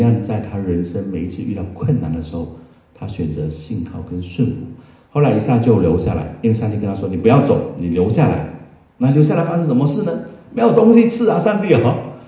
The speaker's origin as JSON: {"language": "Chinese", "region": "East Malaysia", "country": "Malaysia", "tie": "born or raised there", "said": "马来西亚第一个新冠病毒在我家乡东马过世的是牧师"}